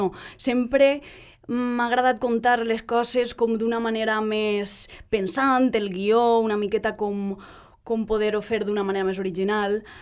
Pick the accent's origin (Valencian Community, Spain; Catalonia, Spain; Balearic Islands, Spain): Valencian Community, Spain; Gandia; born there; naixement també, 3 del 9 del 88, aquestes coses no solen dir les dones, un respecte, per favor. Vaig néixer a Gandia